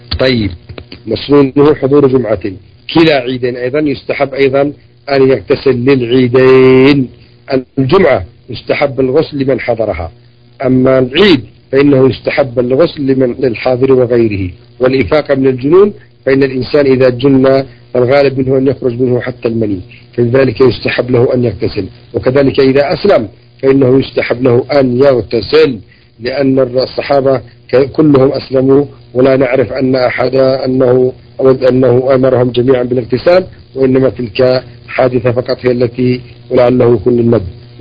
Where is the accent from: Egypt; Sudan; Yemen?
Yemen; وإنما الحمام البخاري عندنا في اليمن